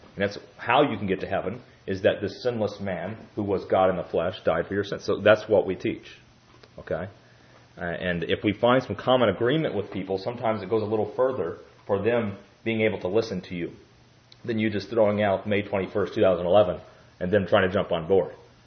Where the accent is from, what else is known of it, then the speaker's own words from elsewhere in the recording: United States; I'm an American. I believe in the Bill of Rights, this sort of thing.